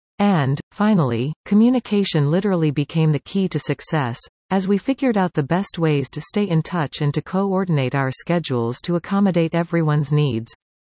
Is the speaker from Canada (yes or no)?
yes; Toronto, Ontario, Canada; both my husband and I grew up in the Greater Toronto Area and resided in Canada for 30 years